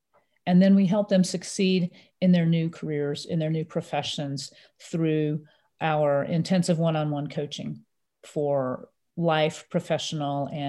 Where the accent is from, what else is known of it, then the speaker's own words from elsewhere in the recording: Mississippi, United States; Another interesting part of my family is that we grew up in Mississippi. My parents moved us to a small college town where they were on the faculty.